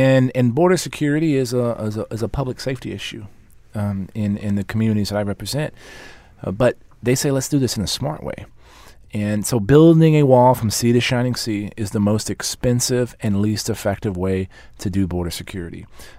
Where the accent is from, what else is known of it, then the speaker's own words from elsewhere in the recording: Texas, United States; And as, you know, the mayor of my hometown